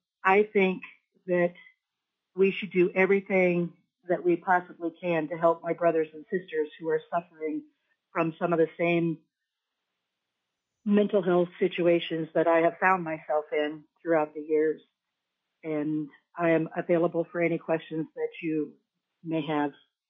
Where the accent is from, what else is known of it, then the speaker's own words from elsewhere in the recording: Wasilla, Alaska, United States; I am from Wasilla.